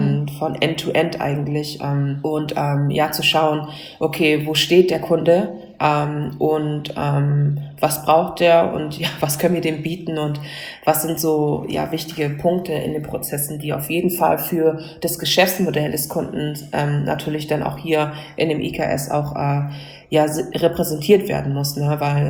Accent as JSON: {"language": "German", "region": "Hamburg", "country": "Germany", "said": "Ich komme aus Hamburg und in meinem letzten Jahr in der Grundschule bin ich umgezogen und wohnte eine Stunde entfernt von meiner Grundschule"}